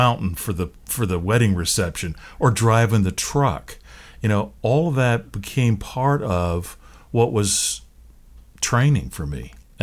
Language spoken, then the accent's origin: English; Seattle, Washington, United States; I grew up in the Seattle area.